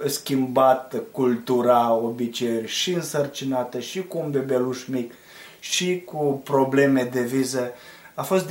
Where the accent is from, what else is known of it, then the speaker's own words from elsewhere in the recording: Dumbrăveni, Suceava County, Romania; Biserica mamă, de unde ne tragem din România, este biserica Betel din Dumbrăveni, județul Suceava